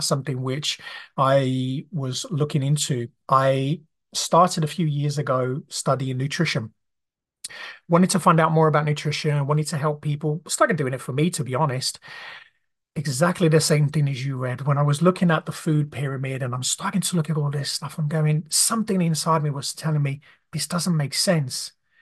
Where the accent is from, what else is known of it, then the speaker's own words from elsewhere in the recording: Brazil; I grew up in Brazil, so I've always eaten meat.